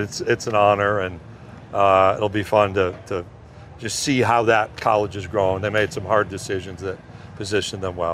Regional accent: New York, United States; my vision when I started at Utica was I grew up near Syracuse. From Albany to Buffalo, I figured I'd be living there.

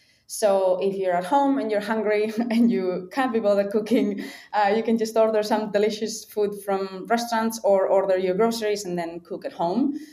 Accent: Valencia, Valencian Community, Spain; moved away as an adult; now in Australia; I'm from Valencia in Spain, and when I finished uni, I decided to go traveling around Australia, which is a fairly vegan-friendly country. This was in 2014, and I moved to Melbourne in 2015

